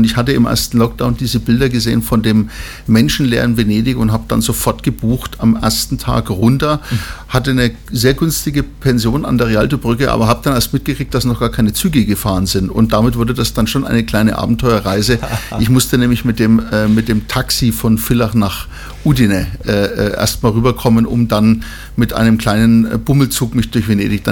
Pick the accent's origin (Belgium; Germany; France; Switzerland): Germany; now in Vienna, Austria; Ja, ich bin aus Deutschland, aber mein Lebensmittelpunkt ist mittlerweile Österreich, ist Wien, okay. Und Graz, ja.